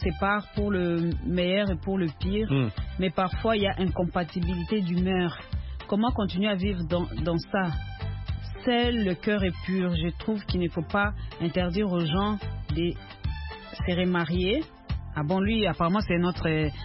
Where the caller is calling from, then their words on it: Kananga, Kasaï-Central, DR Congo; comme chez nous à Kananga